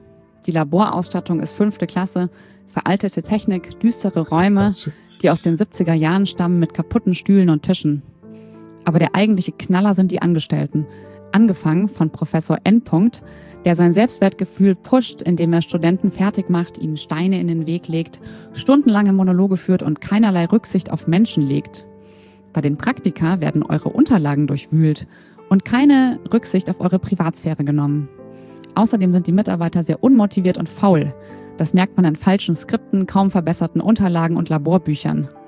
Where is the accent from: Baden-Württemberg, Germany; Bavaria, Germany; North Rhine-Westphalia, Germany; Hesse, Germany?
Hesse, Germany; Darmstadt; born there; Ich bin gebürtiger Darmstädter und Frankfurt ist praktisch schon immer meine absolute Lieblingsstadt in Hessen, gefolgt von Wiesbaden und Marburg.